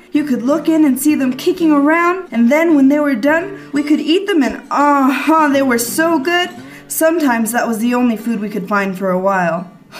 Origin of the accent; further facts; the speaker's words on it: Canadian, Texas, United States; born there; July of 1926, at 8 a.m., I was born in Canadian, Texas.